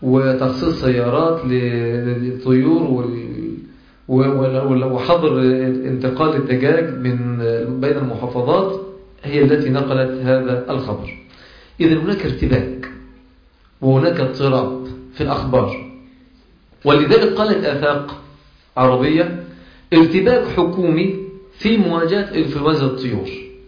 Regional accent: Egypt; موجود عندنا هنا في مصر

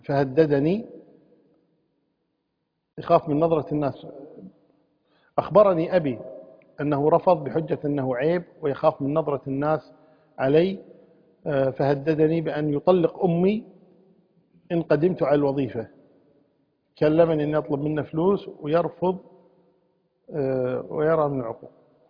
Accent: Kuwait; يعني حنا كويتيين مثلا الضالين نقولها الضالين، والقاف نقولها غين

